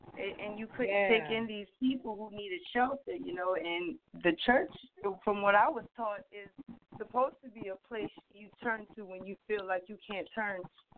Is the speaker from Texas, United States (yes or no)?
no; Gonzales, Louisiana, United States; I'm from Gonzales, Louisiana.